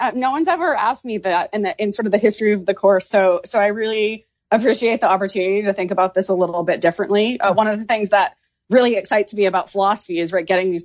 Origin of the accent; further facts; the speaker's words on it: Maine, United States; And because I'm from Maine, I'm really grateful and proud of, right, his commitment to political service and activism.